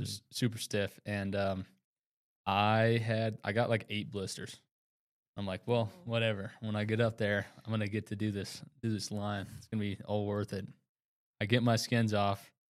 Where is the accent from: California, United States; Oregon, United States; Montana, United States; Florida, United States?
Montana, United States; Billings; I was back in Billings at my hometown